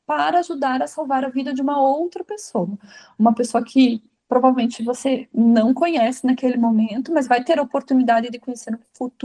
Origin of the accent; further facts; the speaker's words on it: Brazil; É mais difícil para nós, como brasileiros